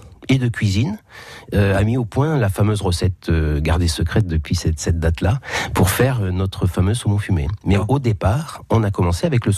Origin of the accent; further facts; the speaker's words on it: Brittany, France; Alors moi, je suis breton d'origine, donc ma sensibilité à la mer, au poisson, voilà, ça c'est depuis toujours. Mes oncles étaient pêcheurs.